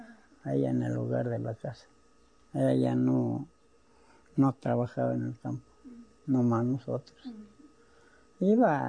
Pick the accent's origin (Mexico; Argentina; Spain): Mexico; Michoacán; No, soy de Michoacán. En Michoacán.